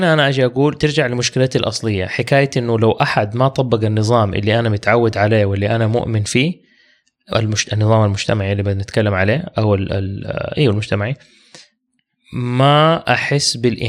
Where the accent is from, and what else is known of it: Syria